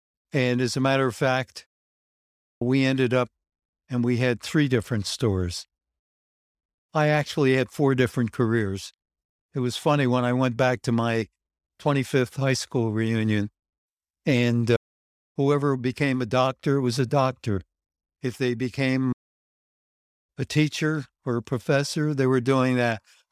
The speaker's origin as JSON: {"language": "English", "town": "East Orange", "region": "New Jersey", "country": "United States", "tie": "born or raised there", "said": "So there I was when I was a kid growing up in East Orange, New Jersey. My father had a grocery store, and I lived in the back of the grocery store."}